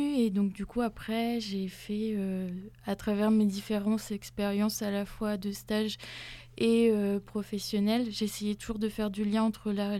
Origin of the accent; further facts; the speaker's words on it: Poitiers, Nouvelle-Aquitaine, France; Du coup, d'où je viens? Je viens de Poitiers.